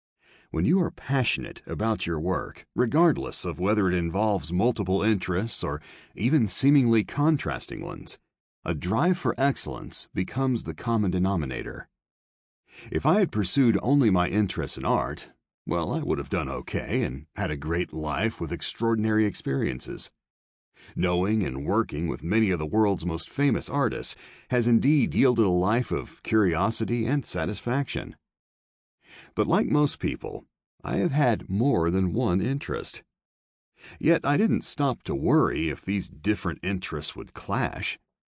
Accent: New York City, New York, United States; Some of the earliest lessons I learned growing up in New York City, and later as a student at Yale, were to always keep an open mind

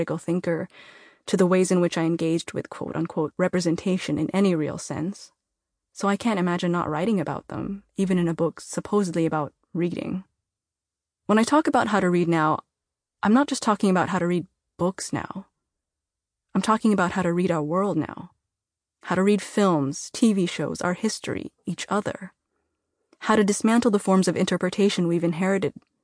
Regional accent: Milpitas, California, United States; in the renovated community library of my hometown, Milpitas, a thought came back to me

